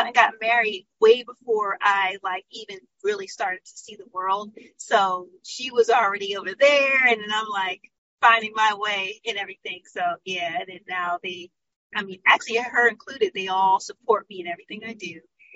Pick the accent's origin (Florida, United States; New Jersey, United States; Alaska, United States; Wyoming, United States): New Jersey, United States; now in Washington, United States; No, I'm actually from New Jersey. I live in D.C. I'm based in D.C.